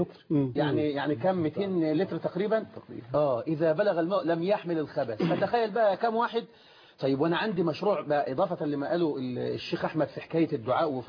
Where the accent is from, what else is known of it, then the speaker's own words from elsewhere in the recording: Egypt; بلدنا مصر